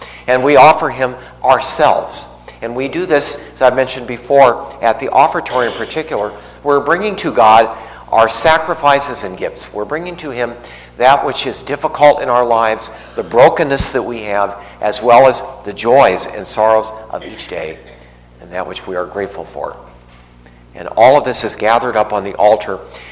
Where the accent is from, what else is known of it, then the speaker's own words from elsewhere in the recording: Los Angeles, California, United States; I'm from Los Angeles, sorry. I didn't grow up with sheep.